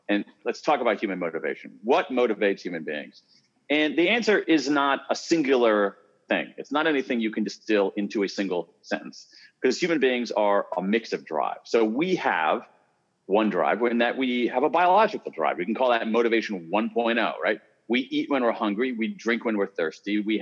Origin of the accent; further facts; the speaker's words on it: Columbus, Ohio, United States; I grew up in Columbus, Ohio. I am a Midwesterner, and my Midwesternness comes out a lot more than I would have ever expected.